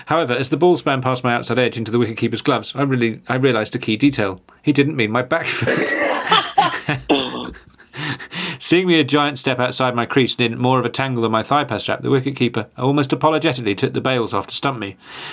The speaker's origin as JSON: {"language": "English", "town": "Taupo", "region": "Waikato", "country": "New Zealand", "tie": "born or raised there", "said": "I bumped into a mate in my hometown of Taupo after a provincial match between Midlands and Northland."}